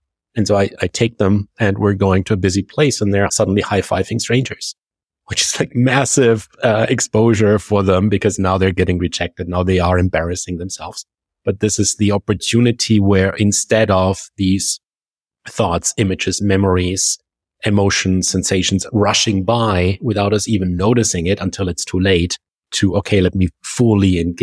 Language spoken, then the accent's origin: English; Germany; accent: German; English is a second language; My German accent is not compatible with the word strategies.